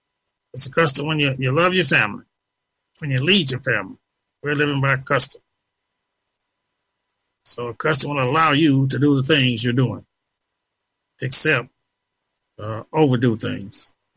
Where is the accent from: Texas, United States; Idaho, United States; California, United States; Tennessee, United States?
Texas, United States; I was raised to in the Texas school system, and one thing they stress is education.